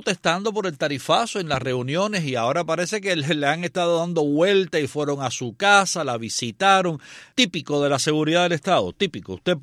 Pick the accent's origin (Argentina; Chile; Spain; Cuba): Cuba; Guanabacoa, Havana; Guanabacoa, oyentes fijos en Guanabacoa, en mi tierra natal.